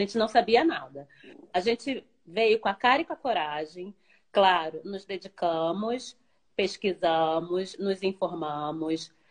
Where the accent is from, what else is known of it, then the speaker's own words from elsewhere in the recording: Brazil; Ah, porque eu sou brasileira e trabalhar em tal lugar não vão me aceitar